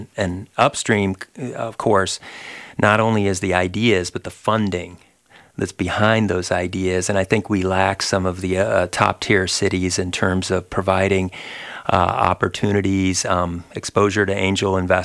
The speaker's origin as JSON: {"language": "English", "town": "San Diego", "region": "California", "country": "United States", "lives_now": "Jacksonville, United States", "said": "When I was hired in 2011, I'm originally from San Diego."}